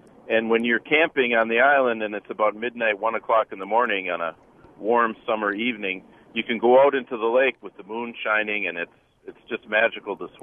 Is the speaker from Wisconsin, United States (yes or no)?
yes; Superior, Wisconsin, United States; born there; I love talking about Wisconsin. I was born in Superior